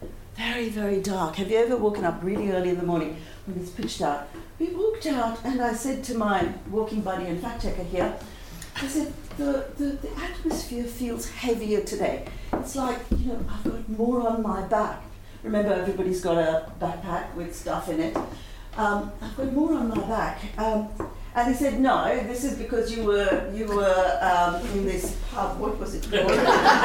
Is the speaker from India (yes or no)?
yes; India; I'm Indian by birth and that I grew up in a kind of multilingual context. I, however, do not speak Spanish.